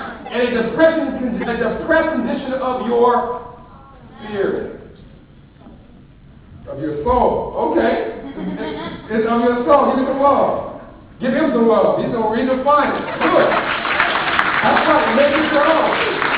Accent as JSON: {"language": "English", "town": "Compton", "region": "California", "country": "United States", "tie": "born or raised there", "said": "So I grew up in Compton, California, and when I was, growing up, all the kids around my school, they all wanted to be cool."}